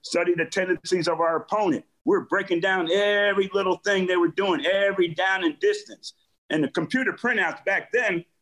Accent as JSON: {"language": "English", "region": "New Jersey", "country": "United States", "said": "Okay, I'm from New Jersey. I grew up a Giant and a Jet fan."}